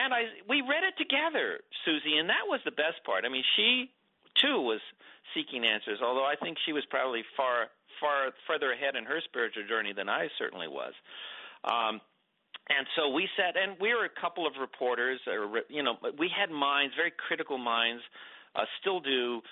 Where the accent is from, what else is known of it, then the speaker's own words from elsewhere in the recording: Los Angeles, California, United States; I was really far away from my home, which was Los Angeles. I was born and reared in Los Angeles.